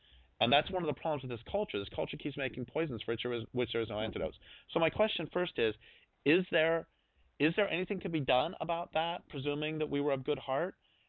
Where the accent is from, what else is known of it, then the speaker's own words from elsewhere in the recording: Colorado, United States; but I grew up in Colorado, and we would go up in the mountains all the time